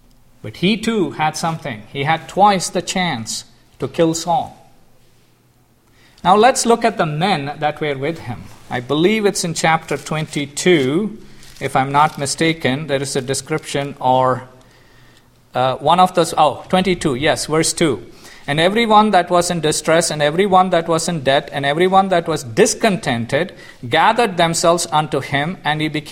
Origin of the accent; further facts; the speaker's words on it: India; moved away as an adult; Both were immigrants. He was from Germany and I was from India.